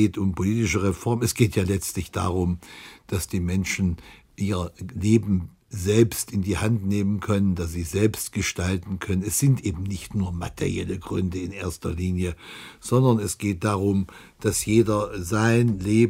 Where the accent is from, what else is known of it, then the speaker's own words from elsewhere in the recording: Germany; Und für uns als Deutsche ist das Wichtigste, dass wir unsere Einbettung in das europäische Schicksal zu keiner Zeit vergessen.